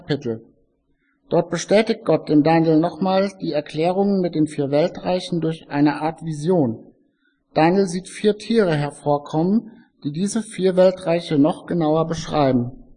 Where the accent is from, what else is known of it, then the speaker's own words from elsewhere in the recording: North Rhine-Westphalia, Germany; ich komme ja aus Westfalen, ich habe es nicht so live mitbekommen